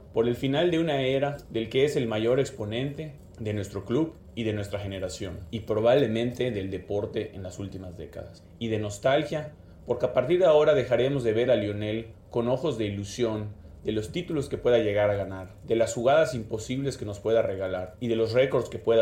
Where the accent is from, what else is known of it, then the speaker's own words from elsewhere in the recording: Yucatán, Mexico; de Yucatán, México, cuna de uno de los lugares con mejor gastronomía en el mundo